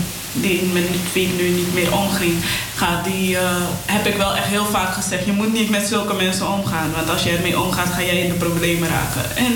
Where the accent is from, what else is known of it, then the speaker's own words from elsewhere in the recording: North Holland, Netherlands; Ik ben wel opgegroeid in Zuidoost.